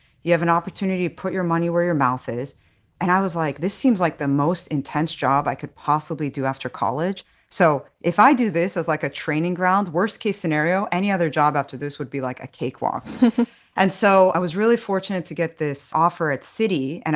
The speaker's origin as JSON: {"language": "English", "region": "California", "country": "United States", "tie": "born or raised there", "said": "So I grew up in the Bay Area. I'm Armenian. My parents moved to the U.S. from Iraq, actually."}